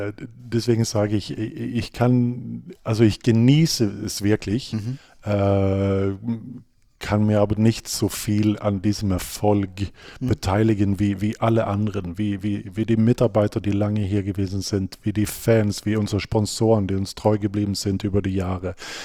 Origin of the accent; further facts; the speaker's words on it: Sweden; aber ich als Schwede, ich habe es ja auch anders erlebt.